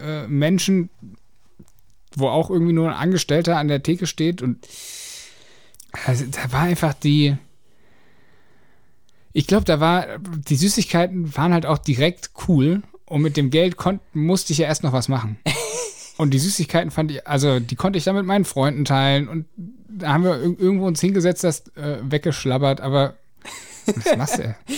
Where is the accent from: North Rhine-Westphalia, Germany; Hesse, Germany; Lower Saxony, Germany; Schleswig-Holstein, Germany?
Hesse, Germany; Frankfurt; Ja, ich bin in Frankfurt groß geworden.